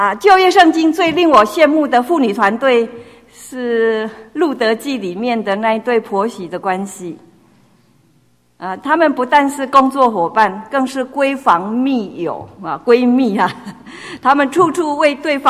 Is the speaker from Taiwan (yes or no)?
yes; Taiwan; 我们台湾话说是敢大哈